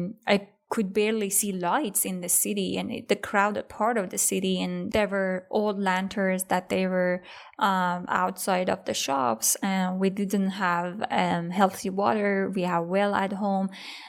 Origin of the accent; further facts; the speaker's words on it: Herat, Afghanistan; English is a second language; also born or lived in Iran; So I remember the day that I was moving from Iran to Afghanistan. So we were driving by car from a city near to Herat.